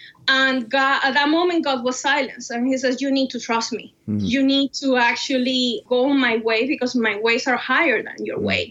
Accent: Cuba; moved away as an adult; now in United States; As you can tell by my name and my accent, yes, I was born and raised in Cuba. When I was 21, in the year of 2013, I had to make the most difficult decision of my life so far. And it was to leave my country

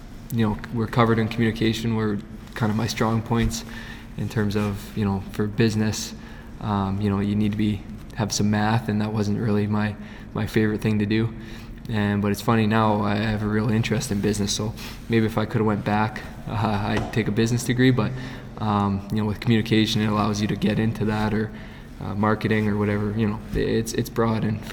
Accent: Winnipeg, Manitoba, Canada; for me, growing up in Winnipeg and playing hockey and through the Winnipeg minor hockey system

